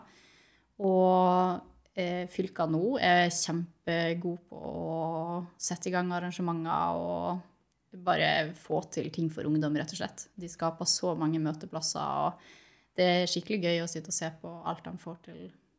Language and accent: Norwegian; Nordland, Norway; når jeg var sånn 12-13 år, bodde hjemme i Lofoten